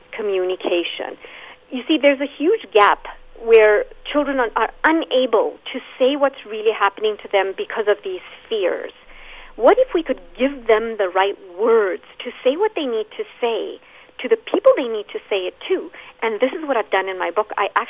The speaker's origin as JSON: {"language": "English", "country": "South Africa", "tie": "born or raised there", "also_born_or_lived": "Zambia", "said": "I was born in Central Africa, Zambia. I grew up in apartheid South Africa."}